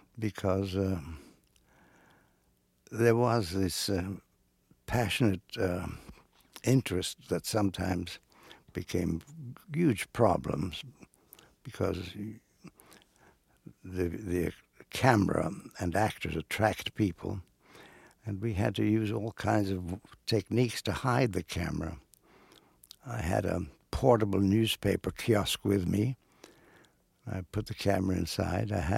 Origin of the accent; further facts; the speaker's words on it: New York, United States; also born or lived in California, United States; I was raised in New York from the time I was 3 till I went to live in California for a while. And it's my city, it's my town, and I love it.